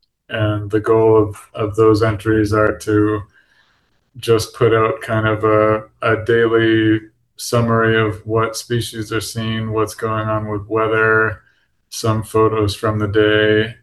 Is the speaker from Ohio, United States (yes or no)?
no; Massachusetts, United States; I grew up in Massachusetts, was always fascinated by wildlife